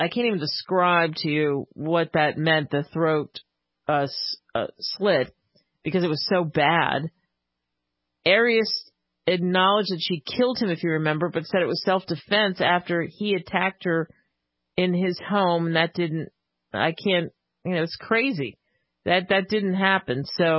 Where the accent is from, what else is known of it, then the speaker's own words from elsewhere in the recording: Pennsylvania, United States; Where I grew up outside of Philly, if you had 16 inches of snow, guaranteed a couple of days off.